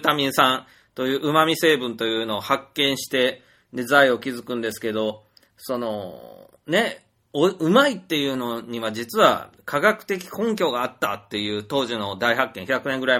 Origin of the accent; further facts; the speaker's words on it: Kyushu, Japan; まあ、私九州人だから嬉しいんですけど